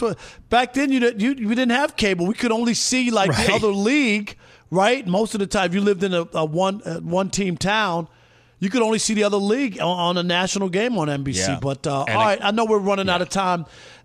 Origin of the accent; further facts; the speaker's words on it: New York, United States; Bob Murphy was the guy I grew up with in New York, listening to on the radio.